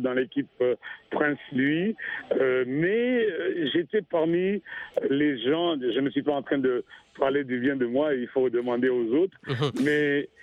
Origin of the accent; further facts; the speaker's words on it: Burundi; c'est tout près de chez nous au Burundi.